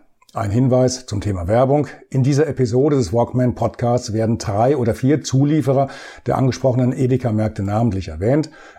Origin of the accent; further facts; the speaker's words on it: Bad Orb, Hesse, Germany; in meiner Heimatstadt Bad Orb